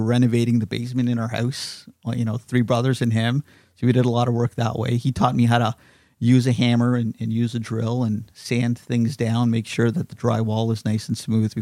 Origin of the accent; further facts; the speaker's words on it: Zanzibar, Tanzania; also born or lived in Dar es Salaam / Nairobi; We love to say we're from Zanzibar, that we are Zanzibari, and that's a source of pride.